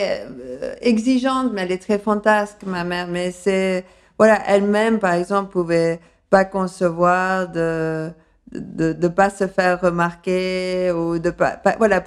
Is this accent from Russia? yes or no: no; Paris, Île-de-France, France; accent: slightly English; also born or lived in London, United Kingdom; Et à Londres. C'est pour ça que j'ai un accent un peu indéfini, mais avec un léger accent anglais